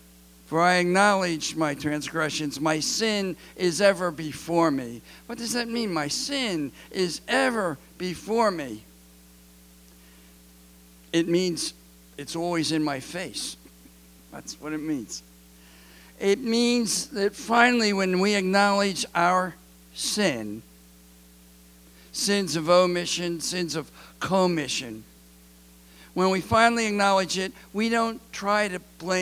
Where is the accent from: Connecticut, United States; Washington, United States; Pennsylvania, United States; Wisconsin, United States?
Pennsylvania, United States; Philadelphia; I grew up in Philadelphia. If you grow up in Philadelphia, you have an extra amount of street smarts.